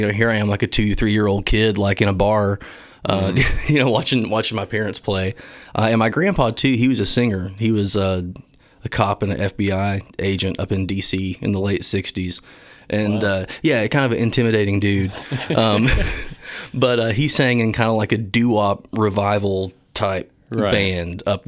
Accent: Kentucky, United States; From southeastern Kentucky. You know, kind of how the state has that little tip on the eastern edge there, right around that tip, kind of close to Pikeville.

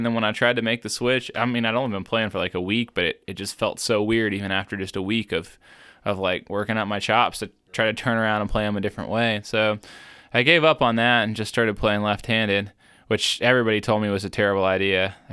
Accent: Nashville, Tennessee, United States; born there; I was born in Nashville, Tennessee, Music City.

